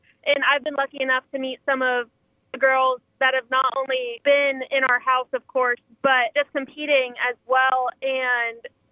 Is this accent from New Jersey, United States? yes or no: no; Hoopeston, Illinois, United States; There's truly nothing like it representing my hometown.